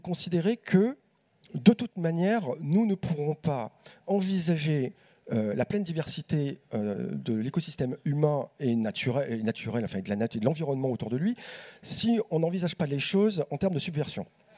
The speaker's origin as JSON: {"language": "French", "country": "France", "said": "Je ne sais pas, je suis française."}